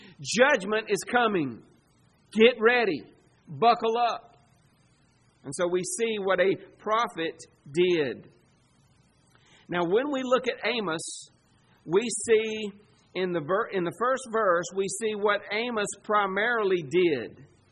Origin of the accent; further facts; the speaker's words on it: the South, United States; God's going to judge the North before He gets to the South, right? Because we're from the South. God's more patient with us from the South.